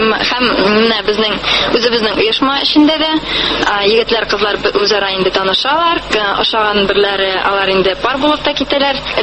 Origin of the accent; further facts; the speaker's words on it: Nizhnekamsk, Tatarstan, Russia; moved away; Үзем мин Татарстаннан, Түбән Кама шәһәреннән, шунда туып үстем. Монда инде 4 ел элек килдем укырга.